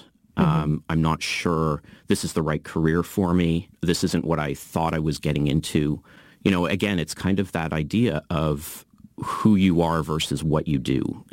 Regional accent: Canada; No, I'm a Canadian. I've lived in Canada.

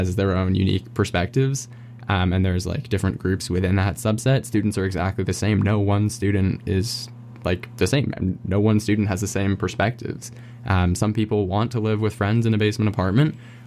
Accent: Toronto, Ontario, Canada; moved away as an adult; I'm initially from Toronto. I moved out to the West Coast to study

